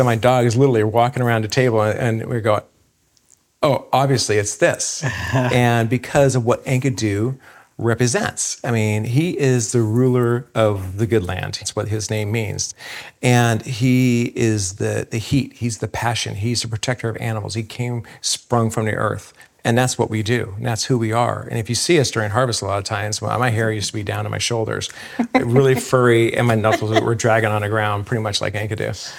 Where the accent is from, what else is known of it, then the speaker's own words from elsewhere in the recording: Berkeley, California, United States; born there; I was born in Berkeley, but we moved when I was a really, really young age up into a very rural area